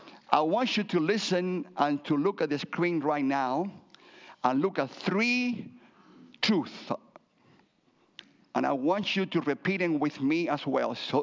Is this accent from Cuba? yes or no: yes; Cuba; English is a second language; also born or lived in Spain; now in United States; And I came from Cuba via Spain, and I accomplished the American dream.